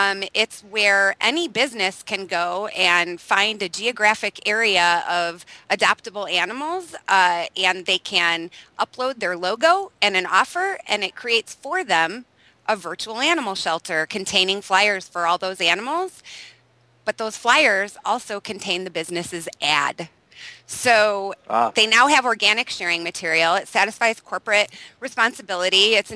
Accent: Chicago, Illinois, United States; We're from Chicago, born and raised.

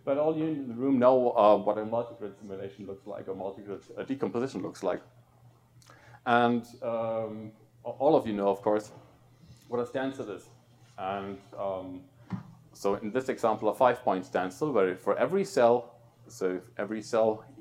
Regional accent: Munich, Bavaria, Germany; I'm from Munich, Germany

